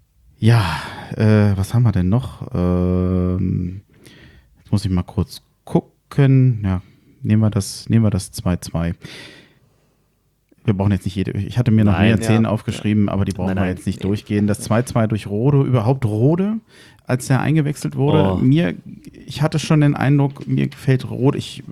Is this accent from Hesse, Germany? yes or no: yes; Frankfurt, Hesse, Germany; Als Frankfurter würde ich jetzt denken